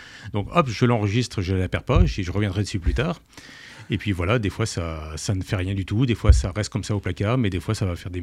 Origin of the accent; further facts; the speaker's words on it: Brittany, France; moi je suis breton, je suis en Bretagne et puis je suis amoureux de ma région